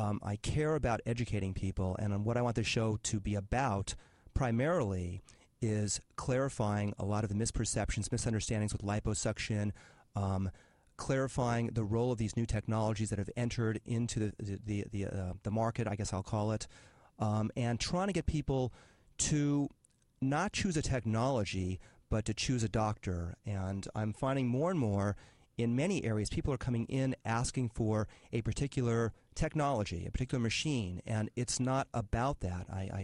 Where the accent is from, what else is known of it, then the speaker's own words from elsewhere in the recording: Los Angeles, California, United States; I'm 46 years of age. I grew up in the Los Angeles area.